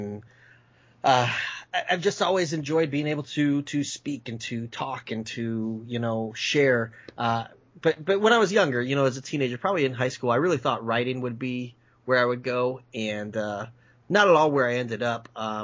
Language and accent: English; Michigan, United States; accent: Michigan; But I'm actually born and raised in Michigan. I've lived in Michigan my whole life, and it's funny because I've been told I have a Michigan accent.